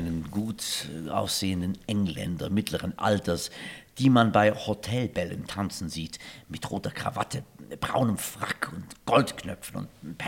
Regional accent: Germany; Ach, Mensch, man sagt ja Engadins, was sagt man hier, aber als Deutscher sagt Engadins, ja, tut mir leid.

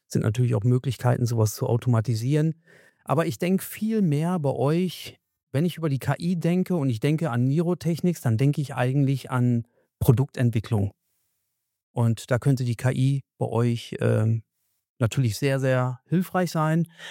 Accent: Germany

